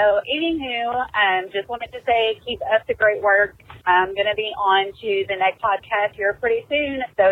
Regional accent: Kentucky, United States; Pardon me, I'm from Kentucky.

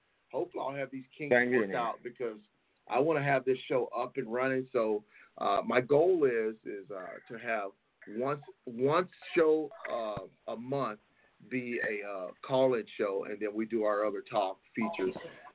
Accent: Chattanooga, Tennessee, United States; now in California, United States; Okay. You know, I'm from Chattanooga, Tennessee.

